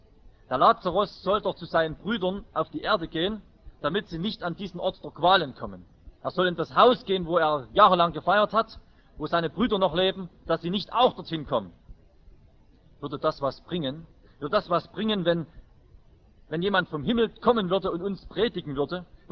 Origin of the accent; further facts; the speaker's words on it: Saxony, Germany; Bei uns im Erzgebirge ist zu DDR-Zeiten schon eine Gruppe gegründet worden